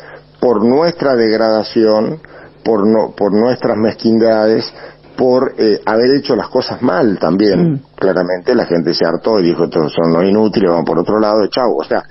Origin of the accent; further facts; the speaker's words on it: Argentina; me pongo la celeste y blanca y soy argentino.